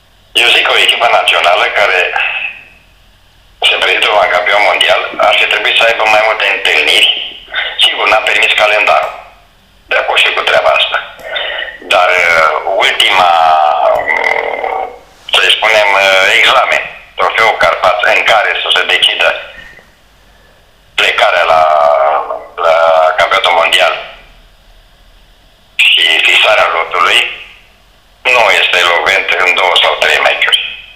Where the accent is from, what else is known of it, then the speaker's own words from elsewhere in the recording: Petroșani, Hunedoara County, Romania; moved away as an adult; now in Bucharest, Romania; eu sunt plecat din Valea Jiu, din Petroșani, eu ce-am câștigat în București, am câștigat pe munca mea